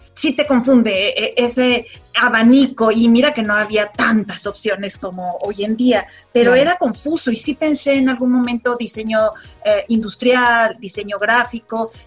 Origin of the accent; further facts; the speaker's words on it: Mexico City, Mexico; also born or lived in León / United States / Montreal / Toronto; now in Aguascalientes, Mexico; Mira, yo me considero ciudadana del mundo porque nací en León, Guanajuato, sin embargo me crié en la Ciudad de México. Tuve la oportunidad de vivir un tiempo en Estados Unidos, en Canadá, tanto en Montreal y en Toronto, y luego pues regresar aquí a Aguascalientes y radicar